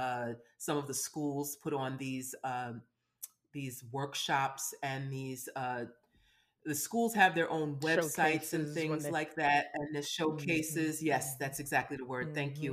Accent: New York, United States; And being a New Yorker, you can walk down the street and meet anybody.

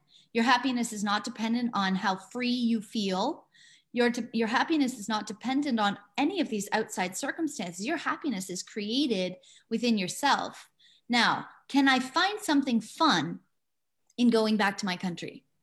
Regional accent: Canada; I was living in Ecuador in the sunshine every day, and I'm Canadian, so I was cold and I was getting away from the cold.

